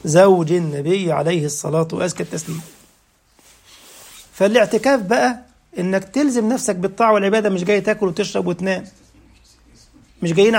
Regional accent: Egypt; moved away; عارفين احنا القفة دي عندنا في مصر ممكن يقتل بسببها، عندنا عار ان حد يتضرب على ايه

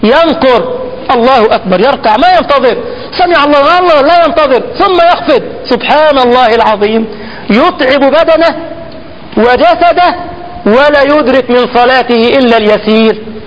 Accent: Egypt; عندنا في مصر لما دخلنا القوات المسلحة الجيش

